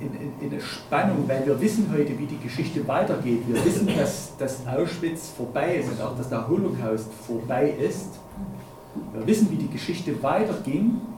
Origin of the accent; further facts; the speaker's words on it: Germany; auch für uns als Deutsche.